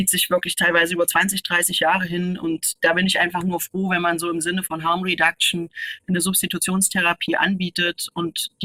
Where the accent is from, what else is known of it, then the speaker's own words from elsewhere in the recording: Leipzig, Saxony, Germany; Ich komme ja aus Leipzig